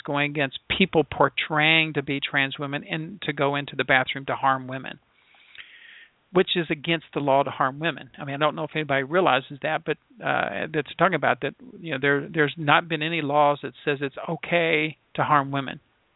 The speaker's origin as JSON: {"language": "English", "region": "Indiana", "country": "United States", "said": "Again, I'm from Indiana, so I didn't, wasn't part of the vote."}